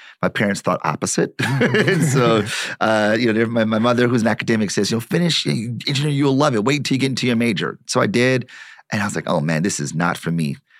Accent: Detroit, Michigan, United States; You know, I'm born and raised in Detroit. Like, I start there because I feel like I'm a product of the city.

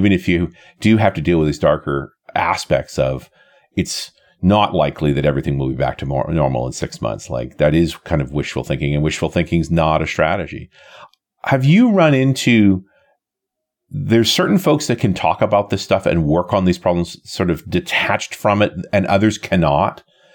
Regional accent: Canada; accent: Canadian; also born or lived in Tauranga, New Zealand; I'm actually Kiwi born. Raised briefly, but then grew up in Canada, so I sound like Canadian, although most people say I sound like an American.

